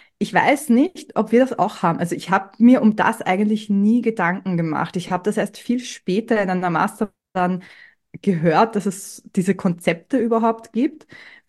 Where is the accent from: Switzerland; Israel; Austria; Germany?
Austria; Das ist bei uns in Österreich, glaube ich, ein bisschen anders als in Deutschland